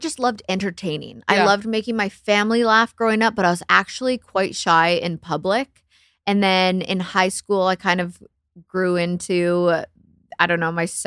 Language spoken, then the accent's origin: English; Canada; I'll just chase a hockey player because I'm Canadian.